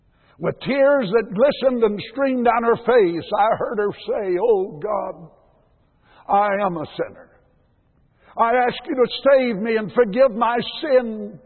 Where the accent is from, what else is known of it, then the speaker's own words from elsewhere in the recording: Highlands, North Carolina, United States; born there; I was born in 1934 in Highlands, North Carolina.